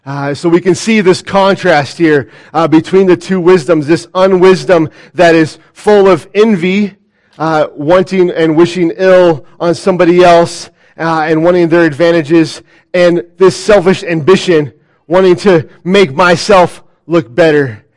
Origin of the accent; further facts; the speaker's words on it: California, United States; I grew up in a really rough area of Southern California, and I would go to these